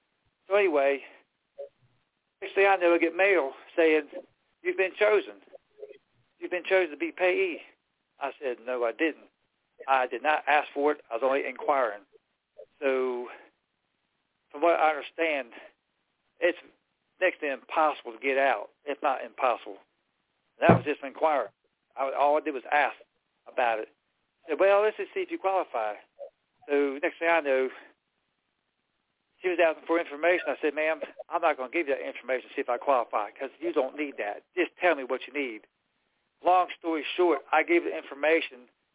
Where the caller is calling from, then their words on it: South Carolina, United States; calling from South Carolina.